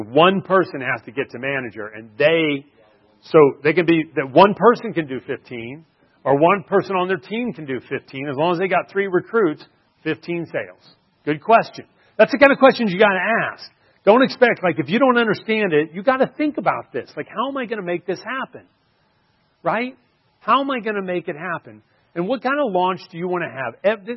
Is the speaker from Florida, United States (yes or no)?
yes; Florida, United States; I grew up in the Panhandle, the Redneck Riviera of Florida.